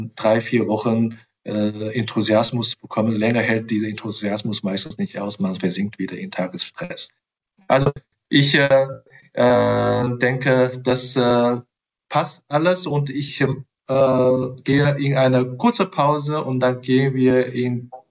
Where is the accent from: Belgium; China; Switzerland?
China; German is a second language; ich bin ja Chinese